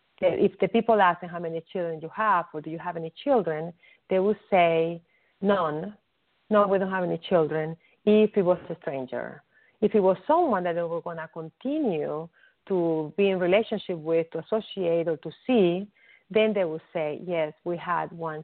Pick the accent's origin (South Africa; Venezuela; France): Venezuela; In the Latin culture, I'm originally from Venezuela, the Latin culture is even worse.